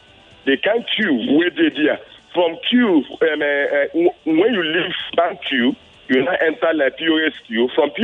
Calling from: Ogun, Nigeria; I'm calling from Ogun State.

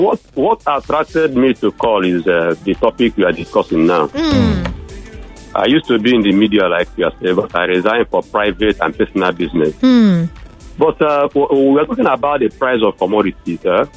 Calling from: Okoko, Lagos, Nigeria; I'm calling from Okoko.

